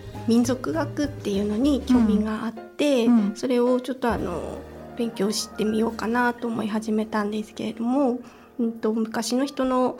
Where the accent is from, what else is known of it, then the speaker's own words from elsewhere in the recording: Goshogawara, Aomori, Japan; now in Hachinohe, Japan; ずっと五所川原にいて、結婚して八戸に来ました。